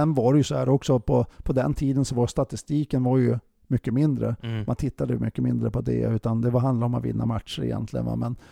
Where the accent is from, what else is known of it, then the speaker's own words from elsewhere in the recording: Bjästa, Västernorrland County, Sweden; eftersom jag är från Övik eller från Bjästa då